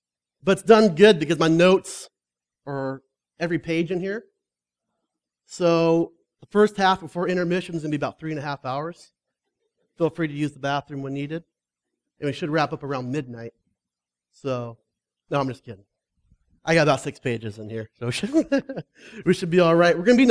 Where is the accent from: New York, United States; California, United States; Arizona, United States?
Arizona, United States; Phoenix; now in Prescott, United States; actually born and raised in Phoenix